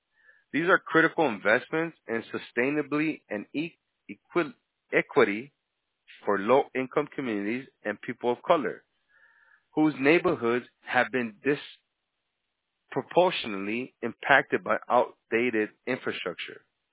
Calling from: Florida, United States; We're calling from Florida, exactly.

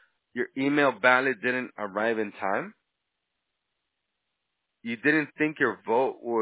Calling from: Florida, United States; We're calling from Florida, exactly.

